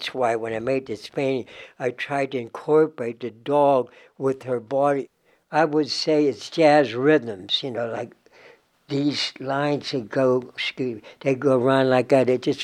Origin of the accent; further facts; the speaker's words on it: Pittsburgh, Pennsylvania, United States; I was raised in Beachview, that's South Hills part of Pittsburgh.